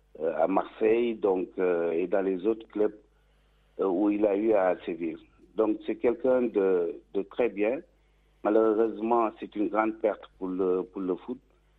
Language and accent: French; Senegal; moved away; moi, je vivais à Bordeaux et Roger, il était là. Donc, on a grandi ensemble au Sénégal. Il me dit, fais tout pour me rejoindre. C'est pour ça que je suis venu à Toulon.